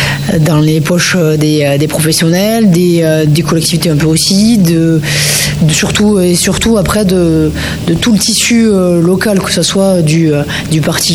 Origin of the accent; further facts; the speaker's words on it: Vic-Fezensac, Occitanie, France; Je suis vicoise, j'ai grandi à Vic, j'ai passé toute mon enfance, toute ma scolarité à Vic-Fezensac.